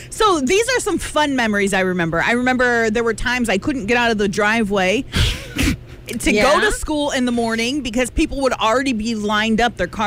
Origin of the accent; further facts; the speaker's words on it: Fort Wayne, Indiana, United States; I said I, you know, was from Fort Wayne